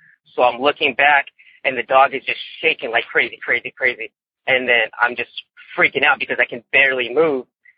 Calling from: Mentone, California, United States; Well, I come from Mentone, California, kind of a little ways down from going up to Forest Falls and a road to get to Big Bear.

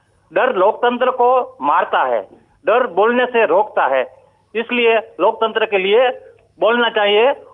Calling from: Gujarat, India; Sir मैं गुजरात से बोल रहा हूँ।

